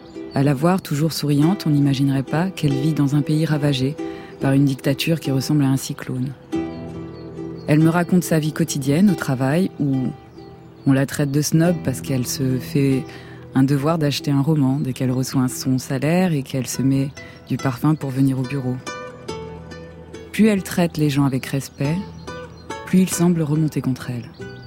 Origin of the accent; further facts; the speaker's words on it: Rwanda; born there; je me sens comme une grande voyageuse. Je suis née au Rwanda, une partie de moi est encore là-bas. Il suffit de fermer les yeux, j'y suis, en fait. Et j'y retourne très souvent, 2-3 fois par an, quand même. Pour une exilée, c'est quand même incroyable.